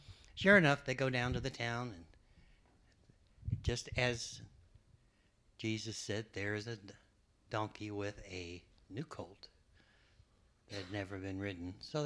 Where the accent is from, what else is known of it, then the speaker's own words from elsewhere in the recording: Granite City, Illinois, United States; It was like that when I was growing up in the First Presbyterian Church in Granite City, Illinois.